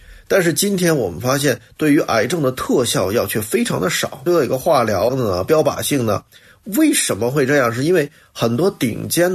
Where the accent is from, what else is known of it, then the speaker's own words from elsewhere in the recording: China; also born or lived in Hong Kong; now in United States; 所以你会看到我自己移过2次民哈，我从我们祖国1次移民到香港，是一个那时候还是英国的殖民地，然后在一个殖民地呢待了10几年，后来我再移民啊，又第二次移民移到了美国